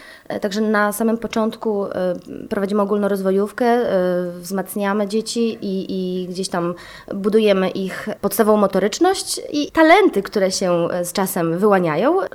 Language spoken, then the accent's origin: Polish; Warsaw, Masovian Voivodeship, Poland; now in Człuchów, Poland; Wywodzę się z akrobatyki sportowej, pochodzę z Warszawy, tam też trenowałam zawodowo ten sport i przełożyłam teraz tą pasję tutaj w Człuchowie, tak?